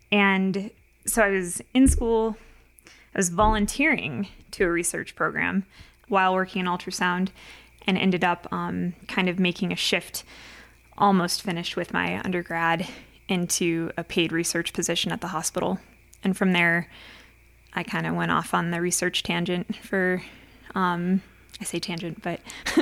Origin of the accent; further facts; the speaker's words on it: North Carolina, United States; born there; also born or lived in Quantico, Virginia / Niagara Falls / Ohio / Yuma, Arizona; I was born in North Carolina and lived in Quantico, Virginia, and Niagara Falls, and in Ohio, and spent a very short year in Yuma, Arizona.